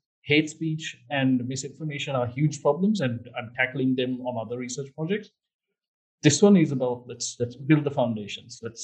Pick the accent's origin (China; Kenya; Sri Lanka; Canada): Sri Lanka; first language si; English is a second language; one of the fundamental problems of the language, my native language, Sinhala. So we, at some point in 2018, we had massive race riots in Sri Lanka, in Digala